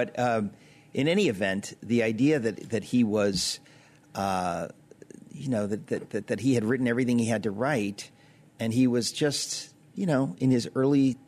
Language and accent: English; Astoria, New York, United States; born there; And I was born in Astoria.